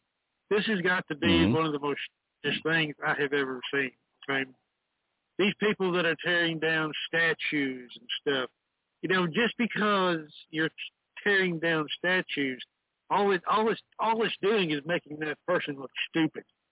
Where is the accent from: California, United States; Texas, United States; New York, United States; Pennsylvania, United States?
Texas, United States; And Southern, by the way. I was born and raised in Texas.